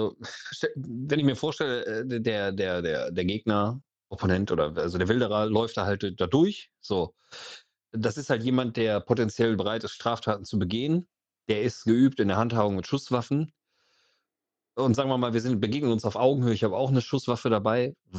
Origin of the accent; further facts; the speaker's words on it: Germany; mir geht das wahrscheinlich so wie den allermeisten Deutschen. Aufgrund unserer Geschichte sind wir ja in der Erziehung etwas gewaltgehemmt groß geworden